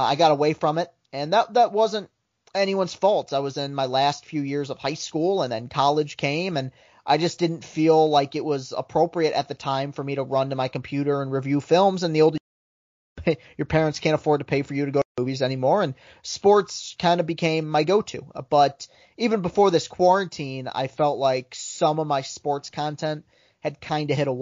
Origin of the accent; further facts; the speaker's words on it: Lansing, Michigan, United States; I lived in a house divided growing up in Lansing.